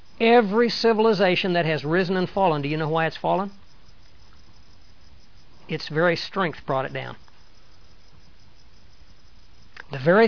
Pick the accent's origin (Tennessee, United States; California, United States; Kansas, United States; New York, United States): Kansas, United States; You know, I came from Kansas, which is right in the wheat belt of the United States.